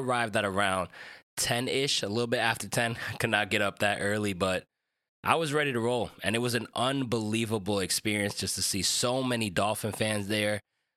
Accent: New Jersey, United States; Those of you guys who don't know, I'm obviously from New Jersey, so I live in the area

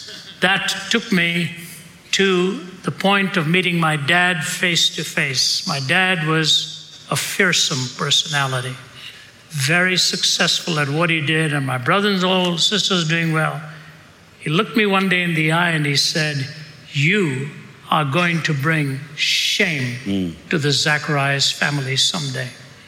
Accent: Delhi, India; also born or lived in Chennai; I was raised in India the first 20 years of my life. I was born in the south in Chennai, where the language is Tamil. I was raised in the north in Delhi, where the language is Hindi.

